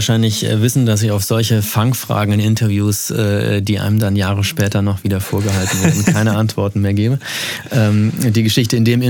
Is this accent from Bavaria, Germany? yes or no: no; Freiburg, Baden-Württemberg, Germany; also born or lived in Berlin; Ich stamme aus Freiburg, meine Frau kommt aus der Ecke Heidelberg und wir haben unsere Familie unten.